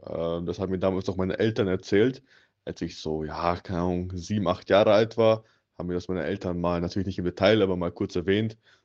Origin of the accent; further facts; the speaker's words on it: Oberwart, Burgenland, Austria; ich wurde ja in Oberwart geboren und wohne ja auch schon mein ganzes Leben hier in Oberwart.